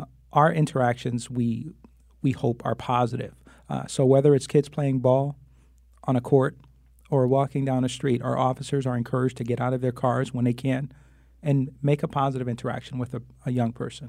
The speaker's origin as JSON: {"language": "English", "town": "Hartford", "region": "Connecticut", "country": "United States", "tie": "born or raised there", "said": "I was born and raised on Flatbush Avenue, lived in the same house from the time I was born until the time I graduated high school. You know, proud graduate of Hartford Public Schools"}